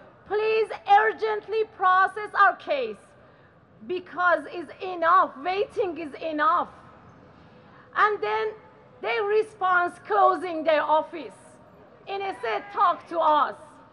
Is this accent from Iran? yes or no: yes; Iran; English is a second language; now in Australia; I have been here since 2013. I come from Iran, the country which is minority religion is a crime.